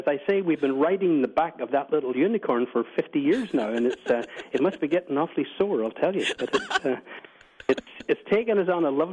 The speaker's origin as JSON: {"language": "English", "country": "Ireland", "moved": "yes", "lives_now": "Canada", "said": "I'm still Irish, and I still have my Irish passport, and I have my Canadian passport"}